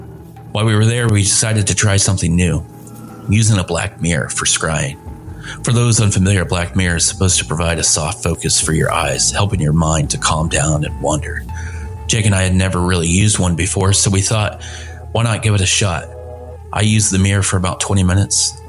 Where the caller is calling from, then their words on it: Decatur, Illinois, United States; I'm from Decatur, Illinois. I've been in the paranormal field for over 20 years now.